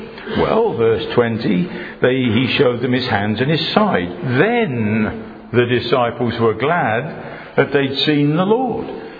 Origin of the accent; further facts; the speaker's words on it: England, United Kingdom; I'm not English for nothing.